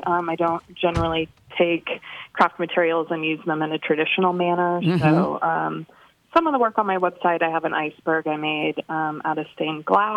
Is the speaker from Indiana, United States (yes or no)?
no; Portland, Oregon, United States; also born or lived in Bend; No, I'm actually from Portland. And I Bend in Portland was where I was raised.